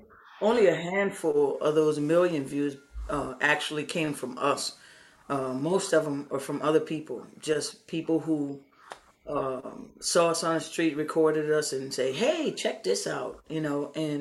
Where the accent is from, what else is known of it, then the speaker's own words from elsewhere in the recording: New Orleans, Louisiana, United States; And I cooked because I was in Connecticut and I was from New Orleans.